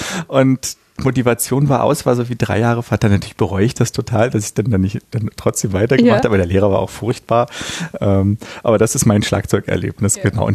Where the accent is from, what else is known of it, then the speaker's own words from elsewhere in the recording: East Germany, Germany; Ich bin ja in der DDR aufgewachsen und bin DDR-Musikschule gegangen.